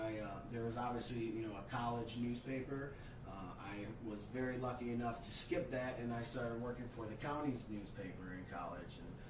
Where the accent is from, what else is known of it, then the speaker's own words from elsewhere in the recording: Mount Clemens, Michigan, United States; I'm from Michigan. I was born and raised right outside Detroit, Mount Clemens.